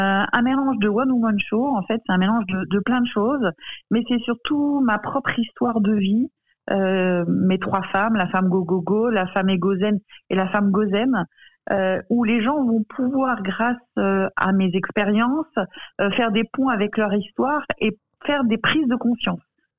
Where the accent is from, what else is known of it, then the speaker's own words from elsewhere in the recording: Le Mans, Pays de la Loire, France; Alors bah, parce que déjà, je suis du Mans.